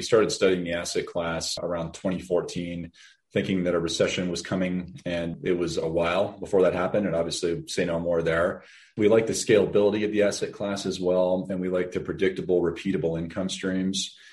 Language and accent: English; Denver, Colorado, United States; Yeah, born and raised in Denver.